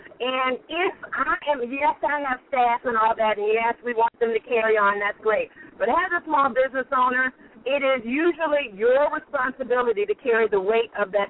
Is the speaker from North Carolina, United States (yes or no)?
yes; Kannapolis, North Carolina, United States; also born or lived in Pensacola, Florida; I was born in Pensacola, Florida, but really grew up in a little town called Kannapolis, North Carolina, which is about 20 minutes outside of Charlotte.